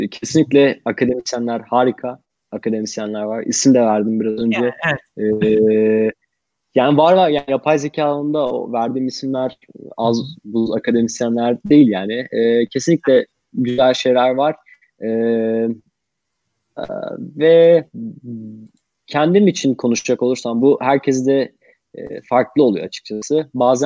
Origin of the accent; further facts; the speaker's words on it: Ankara, Turkey; ben Ankara'dan geldim. Ankara'dan geldim. Ankara'da doğdum. Ve eğitim de burada gerçekleştirdim.